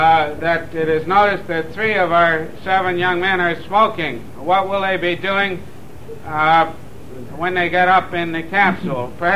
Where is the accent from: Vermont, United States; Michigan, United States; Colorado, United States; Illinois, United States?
Vermont, United States; born there; I was born in Vermont, which is almost as bad as being born in Missouri from the standpoint of looking things at things with a somewhat jaundiced eye.